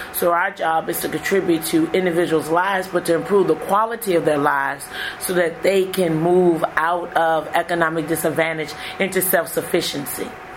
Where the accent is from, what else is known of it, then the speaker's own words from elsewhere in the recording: Houston, Texas, United States; Primarily, I was raised in District D by my grandparents in Southeast Houston. I graduated from J.S.H. Jones High School.